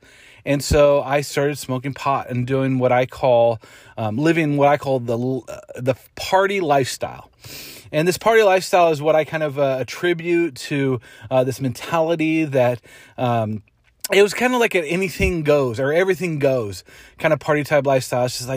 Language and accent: English; Long Beach, California, United States; Growing up, I was born in Long Beach, California. I was raised, our family kind of, if I look back on it, struggled